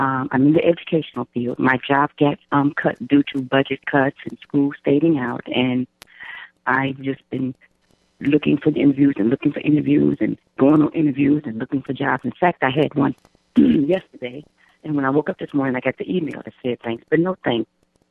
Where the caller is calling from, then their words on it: Illinois, United States; And I'm calling from Illinois.